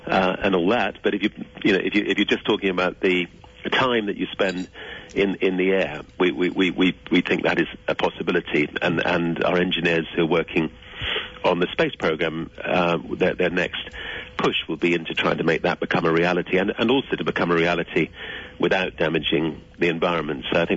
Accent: England, United Kingdom; because I'm English, we haven't been able to get permission.

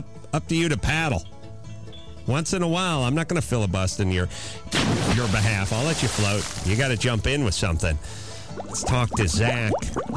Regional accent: United States; I'm an American. I drive American.

